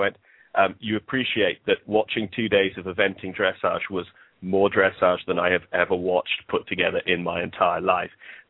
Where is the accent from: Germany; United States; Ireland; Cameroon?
Ireland; But I'm Irish. I grew up there in a big family steeped in horses.